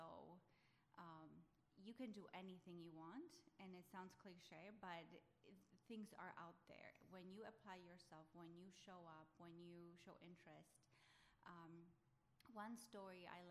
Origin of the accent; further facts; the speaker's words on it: Poland; moved away as an adult; now in United States; I came to United States from Poland in 1999.